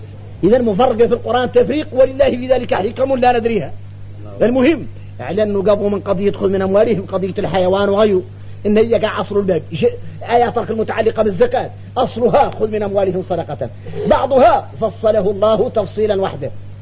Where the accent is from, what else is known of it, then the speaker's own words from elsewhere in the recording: Mauritania; الشايع عندنا احنا موريتاني يقولوا الشافعي